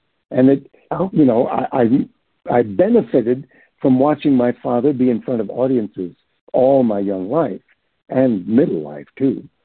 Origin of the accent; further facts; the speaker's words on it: New York City, New York, United States; And I grew up in New York City, where the theater was the thing.